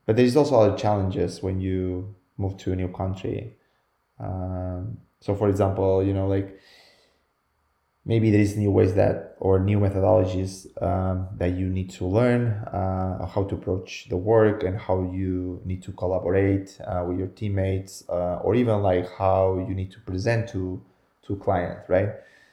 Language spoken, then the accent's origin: English; Spain; English is a second language; moved away as an adult; now in Canada; I'm from Spain and I speak Spanish and Catalan. And when I moved to Canada, I had to learn English